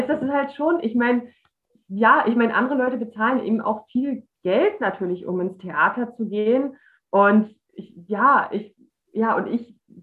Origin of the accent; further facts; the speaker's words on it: Rostock, Mecklenburg-Vorpommern, Germany; ich komme halt aus Rostock